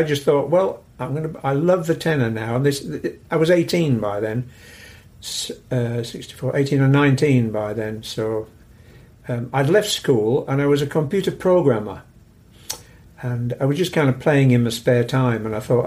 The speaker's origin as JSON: {"language": "English", "town": "Todmorden", "region": "Yorkshire and the Humber", "country": "United Kingdom", "tie": "born or raised there", "said": "I grew up in the Pennine town of Todmorden. And I was growing up through the 50s, 60s."}